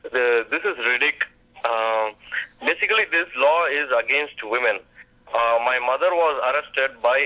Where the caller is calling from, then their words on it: New Jersey, United States; I'm in New Jersey.